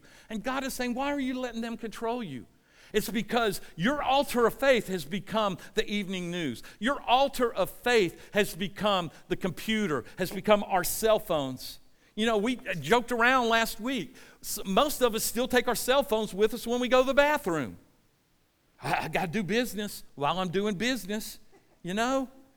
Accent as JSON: {"language": "English", "town": "Forest Park", "region": "Georgia", "country": "United States", "tie": "born or raised there", "said": "I grew up in Forest Park, went to Forest Park High School, and my best friends went to Jonesboro."}